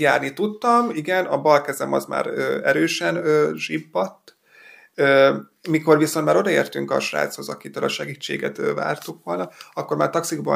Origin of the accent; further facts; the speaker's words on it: Polgár, Hajdú-Bihar, Hungary; én polgárról származom, meg az egész család ott él, vagyis akkor ott éltek